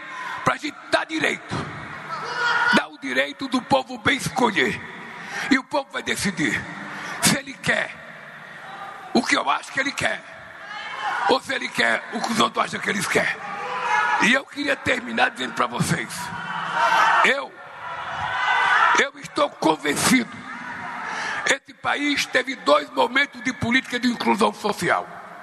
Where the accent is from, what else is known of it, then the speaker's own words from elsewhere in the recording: Minas Gerais, Brazil; eu sou mineiro do Vale do Jequitinhonha. Eu sou mineiro do Vale do Mucuri. Eu sou mineiro do Vale do Aço. Eu sou mineiro do Vale do Rio Doce. Eu sou mineiro do Vale de Minas. Eu sou mineiro do Triângulo Mineiro